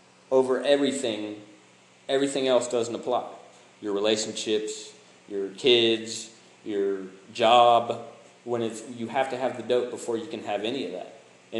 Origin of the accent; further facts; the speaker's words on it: Las Vegas, Nevada, United States; No. Actually, no. I'm from Las Vegas, Nevada. Yeah. Nellis Air Force Base. My dad was in the military.